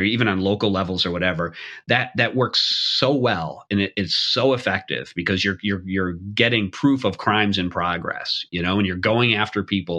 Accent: Boston, Massachusetts, United States; I knew I wanted to get back to the Northeast because I'm from Boston.

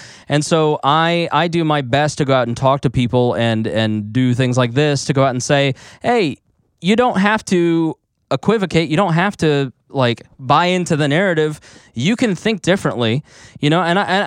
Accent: United States; I'm an American. I love America.

